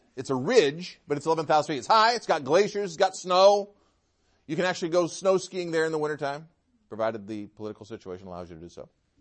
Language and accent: English; New York, United States; also born or lived in Michigan; I grew up in the East, upstate New York and Michigan.